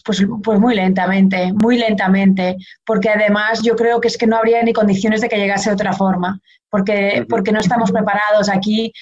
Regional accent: Portugal; now in Spain; porque yo soy portuguesa. Nací en Portugal

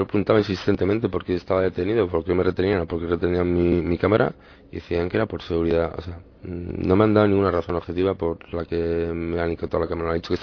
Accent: Spain; primero como español

